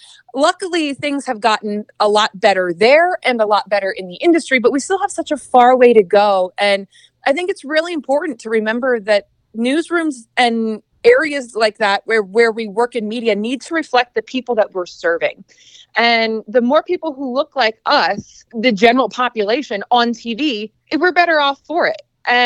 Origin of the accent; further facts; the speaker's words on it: Pennsylvania, United States; Growing up, I'm not from Kansas City. I'm from Southeast Pennsylvania, but you know, I was heavily involved in the Boys and Girls Club back home.